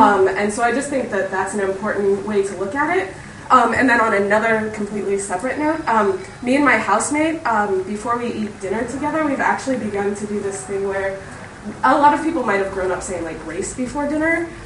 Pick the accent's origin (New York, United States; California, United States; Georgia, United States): California, United States; San Francisco; I'm from San Francisco.